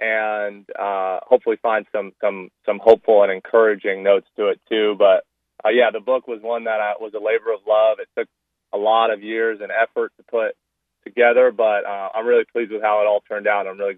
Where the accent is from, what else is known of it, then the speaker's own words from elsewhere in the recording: Los Angeles, California, United States; But I was growing up in the Los Angeles area, as I mentioned, and I was going to Oak Park High School in Northern LA, and I was a 17-year-old kind of wide-eyed kid